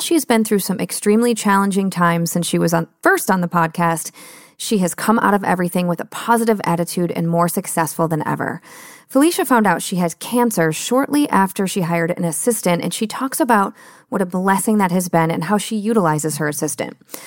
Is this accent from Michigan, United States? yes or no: yes; Michigan, United States; I'm born and raised in Michigan, so I'm like, oh, you guys, just a little snow.